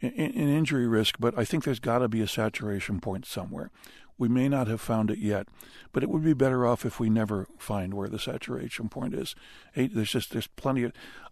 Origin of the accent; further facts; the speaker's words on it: Buffalo, New York, United States; I grew up in Buffalo, New York, and like all true sons of Buffalo, I died 1,000 deaths